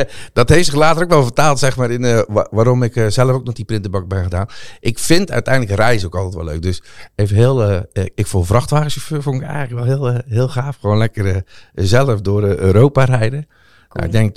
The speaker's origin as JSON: {"language": "Dutch", "town": "Dordrecht", "region": "South Holland", "country": "Netherlands", "tie": "born or raised there", "said": "geboren en getogen in Dordrecht. Eigenlijk van oorsprong zelfs Dubbeldam. Dat is nog een bijzonder stukje van Dordrecht."}